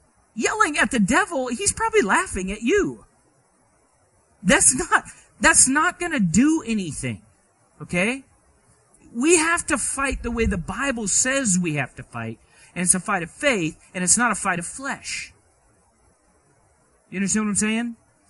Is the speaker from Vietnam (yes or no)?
no; Scotland, United Kingdom; I just know that I'm Scottish